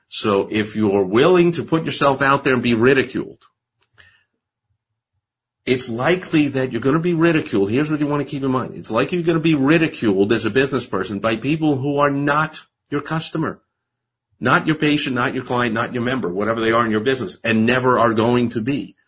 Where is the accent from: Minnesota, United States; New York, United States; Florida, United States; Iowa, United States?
New York, United States; New York City; I grew up in New York, in where Trump is from, where Trump was getting attention as I was growing up in the 70s.